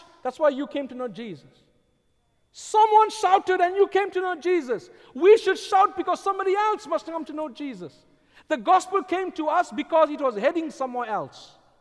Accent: South Africa; When I was growing up in South Africa

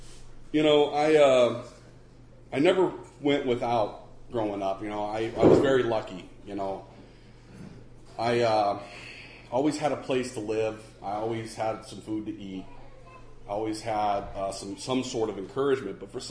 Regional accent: San Leandro, California, United States; now in Portland, United States; growing up, I'm an East Bay kid. I'm originally from, born and raised on Davis Street in San Leandro, and did all my running and gunning in East Oakland. And I love this place. This is home. Now Portland, Oregon is my home.

